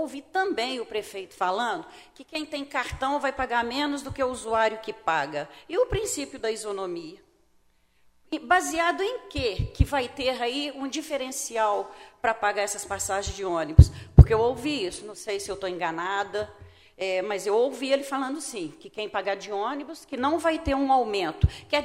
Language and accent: Portuguese; Brazil; Com todo respeito, eu sou brasileira